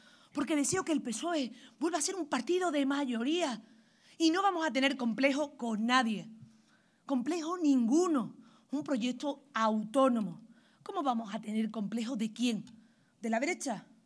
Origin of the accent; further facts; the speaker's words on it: Andalusia, Spain; igual que mi tierra, igual que Andalucía. Eso somos nosotros.